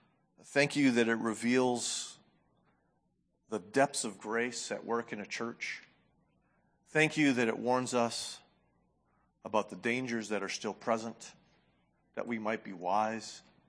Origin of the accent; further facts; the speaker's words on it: New Hampshire, United States; I grew up in New Hampshire. The only kind of snakes I ever saw as a kid growing up were garter snakes.